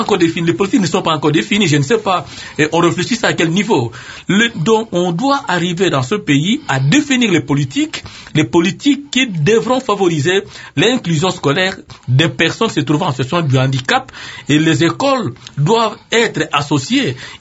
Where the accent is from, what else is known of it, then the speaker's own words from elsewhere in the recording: DR Congo; chez nous, en République démocratique du Congo